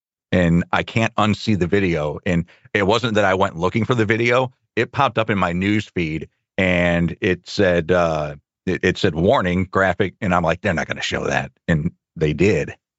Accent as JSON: {"language": "English", "region": "Midwest", "country": "United States", "tie": "born or raised there", "said": "No, I'm not from the East Coast. I'm a Midwest born and bred."}